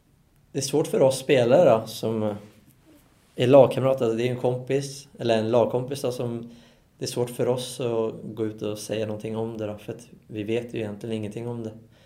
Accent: Sweden; jag kommer ju från Sverige

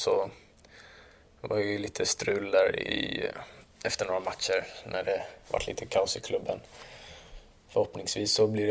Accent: Solna, Stockholm County, Sweden; jag är född i Solna och uppväxt i Solna och har spelat i AIK hela mitt liv.

